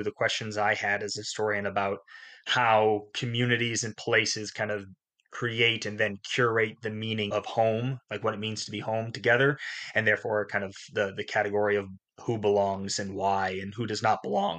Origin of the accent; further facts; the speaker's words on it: Anaconda, Montana, United States; I'm a white man. I'm from Anaconda originally, and I see myself as part of Montana's history